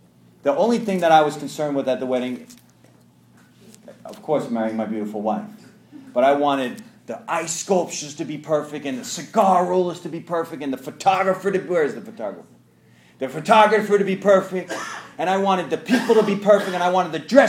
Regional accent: Brooklyn, New York, United States; In my house, we're Italians from New York, originally from Brooklyn.

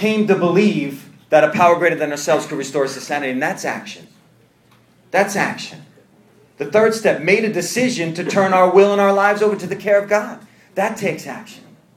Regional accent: New York, United States; I'm from New York. My wife's from Columbia. We love the Bulls.

